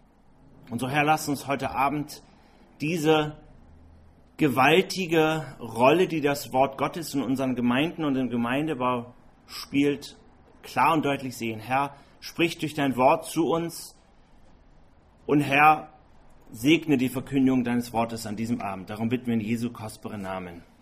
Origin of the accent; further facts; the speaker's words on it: Hamburg, Germany; now in Vienna, Austria; ich komme aus Hamburg, lebe zwar jetzt in Wien, bin aufgewachsen somit an der Elbe, wo auch der Airbus gebaut wird.